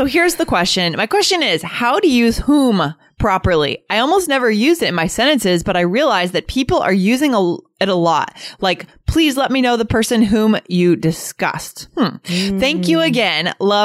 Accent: South Korea; English is a second language; moved away as an adult; now in Australia; I'm originally from Korea and I moved to Australia 3 years ago with my French husband. However, as my husband can speak my language fluently

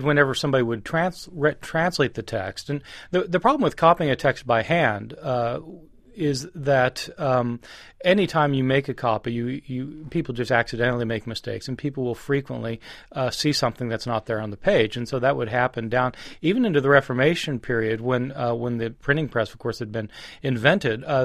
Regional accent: Lawrence, Kansas, United States; Yeah, I was raised in Lawrence, Kansas, in an Episcopal church, which certainly wasn't fundamentalist.

